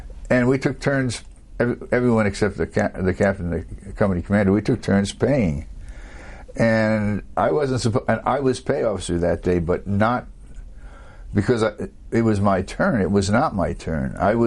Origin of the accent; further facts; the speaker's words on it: New York City, New York, United States; I only learned to drive a car. I'm from New York City. I only learned to drive a car about a year ago.